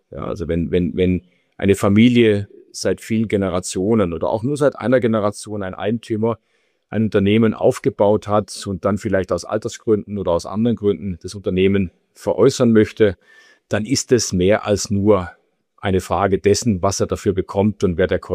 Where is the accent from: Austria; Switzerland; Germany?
Austria; dass die Deutschen nicht anders als Österreicher, wir sind da eher bei denen, die lange an den Dingen festhalten.